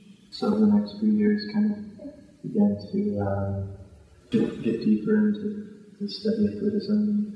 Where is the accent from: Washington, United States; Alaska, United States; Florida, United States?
Washington, United States; Seattle; born there; I was born in Seattle in 1987.